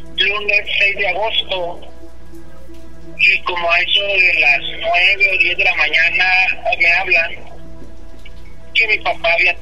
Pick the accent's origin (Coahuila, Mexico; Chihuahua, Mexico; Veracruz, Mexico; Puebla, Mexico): Coahuila, Mexico; Torreón; Pues, yo soy de Torreón, Coahuila. Me fui a la ciudad de Guadalajara para probar suerte, porque pues en Torreón no encontraba nada. Me fui con unos amigos que vivían en la ciudad de Guadalajara.